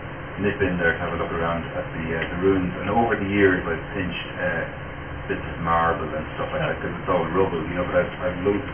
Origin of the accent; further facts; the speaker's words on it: Drogheda, County Louth, Ireland; I come from Drogheda in County Louth